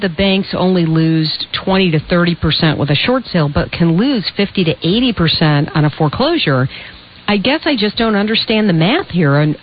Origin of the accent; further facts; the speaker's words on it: Illinois, United States; It's a little bit like Illinois, my home state, where there's just a ridiculous number of short sales and foreclosures and distressed properties.